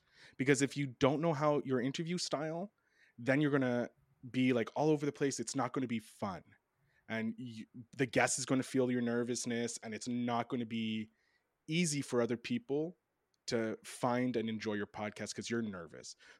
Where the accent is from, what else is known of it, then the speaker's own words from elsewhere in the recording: Canada; I'm sneaky. And I'm Canadian.